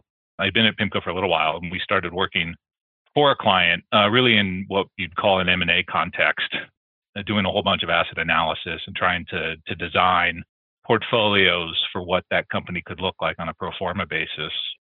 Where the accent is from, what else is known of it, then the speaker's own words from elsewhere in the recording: San Jose, California, United States; I grew up in Northern California in sort of the heart of Silicon Valley, San Jose. My parents had moved from Iowa when my father took a teaching job.